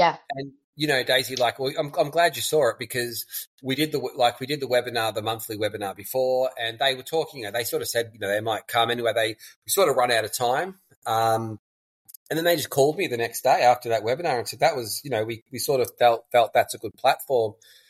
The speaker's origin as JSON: {"language": "English", "region": "England", "country": "United Kingdom", "said": "I'm English, why don't I need to do an English test?"}